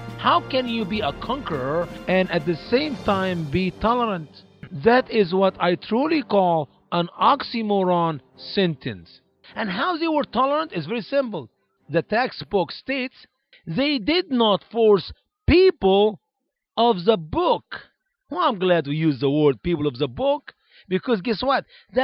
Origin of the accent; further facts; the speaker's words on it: Egypt; moved away; I can talk very freely about my home country, Egypt.